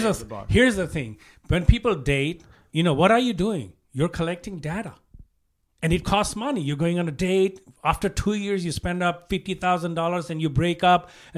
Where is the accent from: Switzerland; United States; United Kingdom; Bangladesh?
Bangladesh; first language Bengali; English is a second language; I'm from Bangladesh. I think in Bangla, you know, there's a processing time.